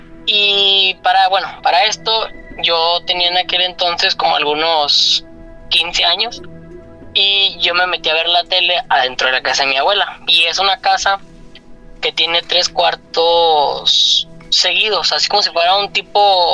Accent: San Pedro, Coahuila, Mexico; soy de San Pedro, Coahuila.

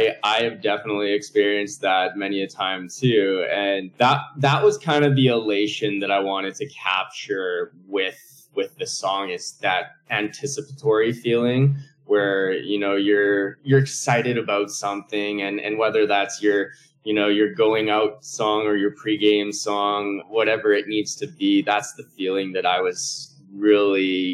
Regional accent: Winnipeg, Manitoba, Canada; So yeah, the story starts out in Winnipeg. I actually born and raised in Winnipeg

